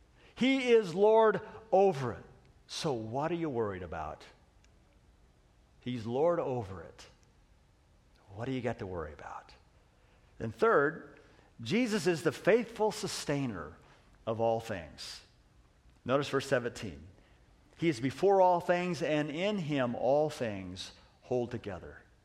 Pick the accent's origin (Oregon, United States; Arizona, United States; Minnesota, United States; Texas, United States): Oregon, United States; Cave Junction; I know, I'm from Cave Junction. It's barbaric down there.